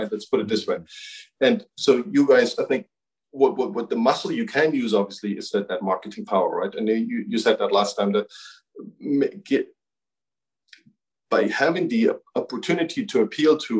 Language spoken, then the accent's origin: English; Germany; I grew up in Germany, right?